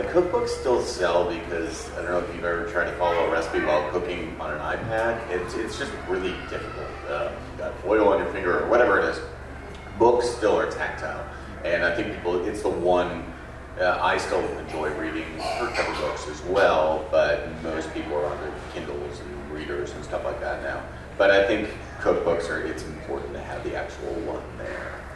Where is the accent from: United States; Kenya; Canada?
Canada; the fact that I'm Canadian and cook it